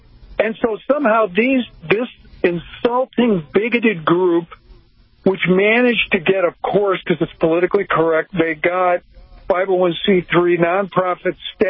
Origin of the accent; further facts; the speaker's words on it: Chicago, Illinois, United States; I'm originally from Chicago. I'm a beleaguered Cubs fan.